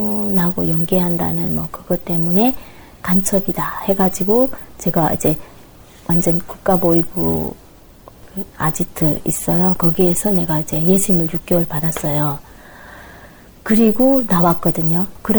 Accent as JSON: {"language": "Korean", "country": "North Korea", "moved": "yes", "lives_now": "South Korea"}